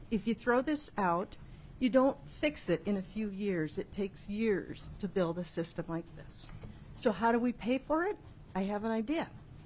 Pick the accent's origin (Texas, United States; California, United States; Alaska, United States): Alaska, United States; Juneau; I was born and raised in Juneau.